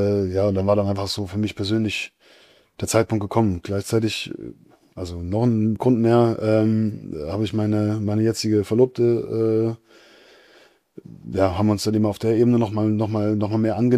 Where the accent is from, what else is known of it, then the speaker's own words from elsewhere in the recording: Germany; Also ich als Deutscher wurde deutscher Meister.